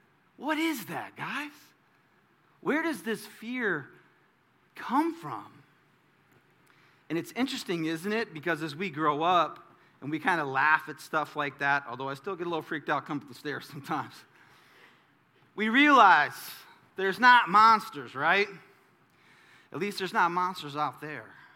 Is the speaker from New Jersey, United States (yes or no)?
yes; New Jersey, United States; My basement, people, I grew up in New Jersey in our basement down there.